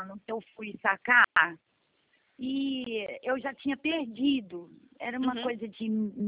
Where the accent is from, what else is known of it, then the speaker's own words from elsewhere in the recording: Goiás, Brazil; Não, eu sou de Goiás.